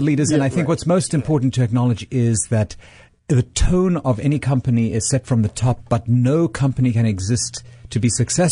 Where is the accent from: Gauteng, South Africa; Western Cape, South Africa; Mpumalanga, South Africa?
Western Cape, South Africa; Cape Town; moved away as an adult; now in United States; I grew up in Cape Town, South Africa.